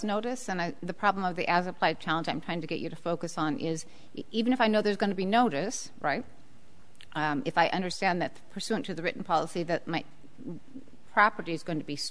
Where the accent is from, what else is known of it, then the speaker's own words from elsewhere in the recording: Pacific Northwest, United States; I don't need to look at the reasoning behind that. I'm from the Pacific Northwest.